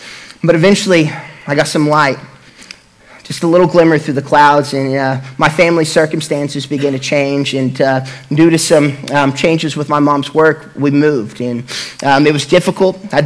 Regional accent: Catoosa, Oklahoma, United States; I grew up in Catoosa, Oklahoma, and like I said, I was a middle child.

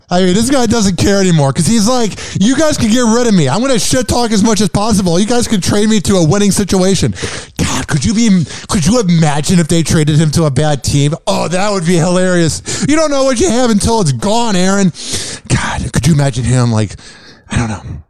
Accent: Chicago, Illinois, United States; because I'm from Chicago

